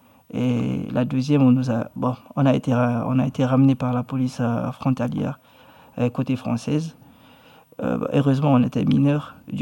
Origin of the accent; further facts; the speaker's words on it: Guinea; Et chez moi, en Guinée, on étudie le français.